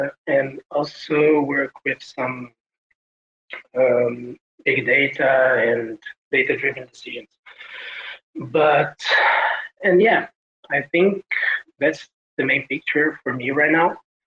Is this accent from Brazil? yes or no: yes; Brazil; Okay, great. So I'm from Brazil.